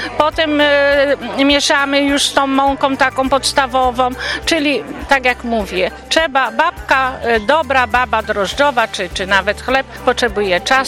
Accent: Spórok, Opole Voivodeship, Poland; jesteśmy ze Spuroka

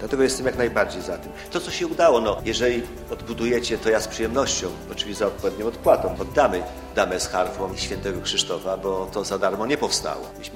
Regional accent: Strzegom, Lower Silesian Voivodeship, Poland; Ja jestem z urodzenia Dolnoślązak, ze Strzegomia jestem. Tam właściwie nie było większej wsi, gdzie nie było pałacu, zamku.

